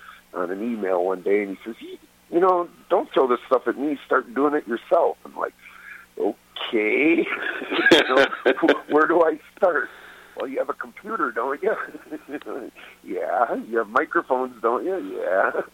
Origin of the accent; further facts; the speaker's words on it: Wisconsin, United States; And I said, no, growing up in the Midwest in the 70s and 80s influenced my musical interest.